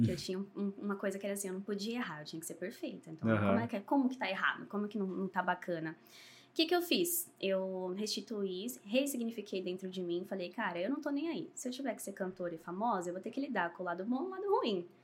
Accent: Campinas, São Paulo, Brazil; born there; now in Indaiatuba, Brazil; Eu nasci em Campinas.

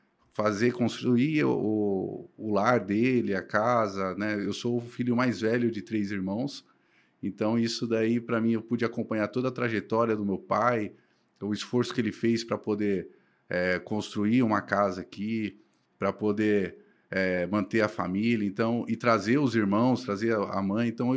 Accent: Jundiaí, São Paulo, Brazil; now in Cajamar, Brazil; eu sou natural de Jundiaí, né? Mas moro hoje em Cajamar. E meus pais, eles são nordestinos, vieram de Pernambuco para São Paulo

